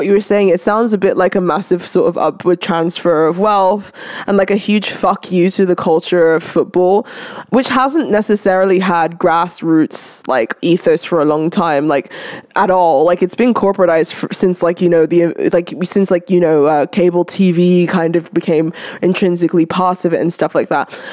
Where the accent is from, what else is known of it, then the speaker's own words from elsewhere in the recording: Islington, London, United Kingdom; I grew up in Islington, still like live around that area